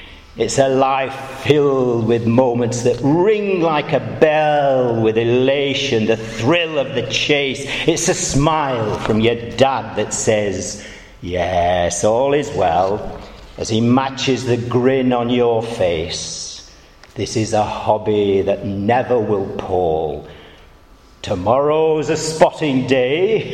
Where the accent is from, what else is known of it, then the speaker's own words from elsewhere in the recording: Stockport, North West England, United Kingdom; I'm actually from the north. I'm from Stockport, so I can do it without fear of reprisals.